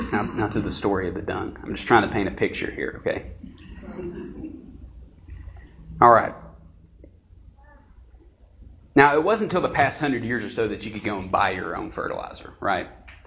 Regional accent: United States; And like I said, I was born in Elizabethan, and I was raised there.

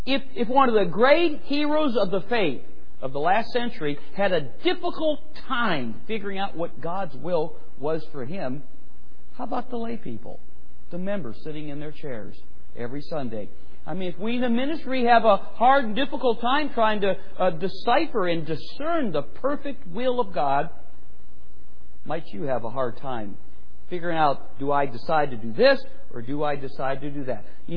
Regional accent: Cleveland, Ohio, United States; I grew up here in Cleveland, Mid Park High School graduate. It is no more.

